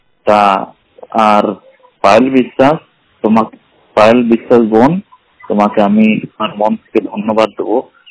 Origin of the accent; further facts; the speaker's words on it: Allahabad, Uttar Pradesh, India; আমার বাড়ি হলো এলাহাবাদ, উত্তরপ্রদেশ।